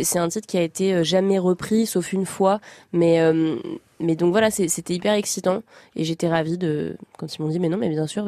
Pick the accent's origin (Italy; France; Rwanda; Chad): France; Rognes, Provence-Alpes-Côte d'Azur; Je viens de Rognes, petit village dans le sud de la France